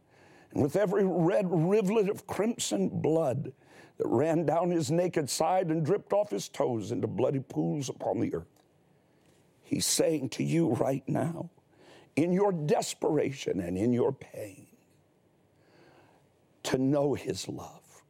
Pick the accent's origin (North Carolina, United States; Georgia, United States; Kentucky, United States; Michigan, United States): Kentucky, United States; I'm a Southern boy. I'm actually, folks think I'm from Columbus, Ohio, but my home is Eastern Kentucky, right there on the intersection of where the Tug Fork and the Levisa Fork form the Big Sandy River